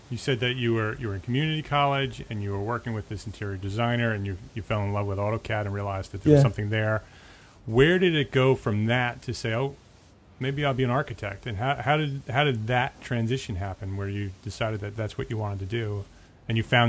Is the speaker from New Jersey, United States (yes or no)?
yes; Paramus, New Jersey, United States; I grew up in Paramus. Did you know that?